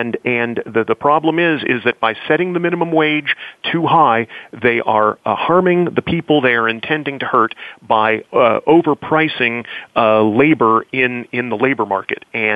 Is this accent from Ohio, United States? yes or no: yes; Findlay, Ohio, United States; But that first job, which was working at a commercial radio station in my hometown of Findlay, Ohio, frankly, I would have done it for 10 cents an hour.